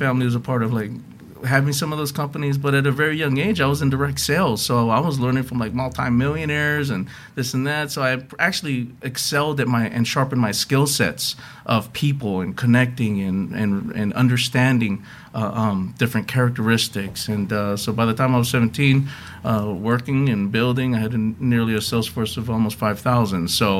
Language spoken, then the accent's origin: English; Hawaii, United States; also born or lived in Seattle; I'm originally from Hawaii, so growing up...